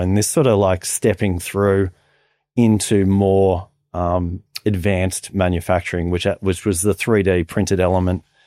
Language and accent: English; Newcastle, New South Wales, Australia; So it was really cool to be able to say, hey, I'm from Newcastle, or the Hunter, and I've had the opportunity to be a part of the process.